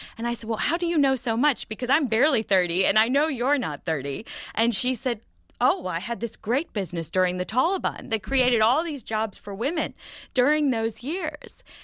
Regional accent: Greenbelt, Maryland, United States; I am. I grew up in Greenbelt, Maryland, right next to the University of Maryland.

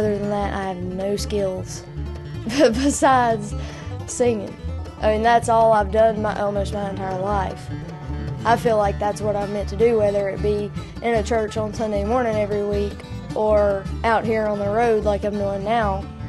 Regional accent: Saltville, Virginia, United States; from Saltville, Virginia. I'm 18 years old. And I play with the bluegrass band

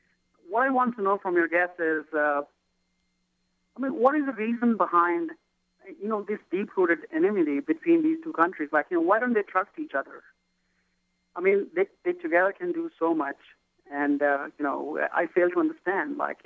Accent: India; I mean, I'm from India, and there's so much of similarity between people in India and Pakistan

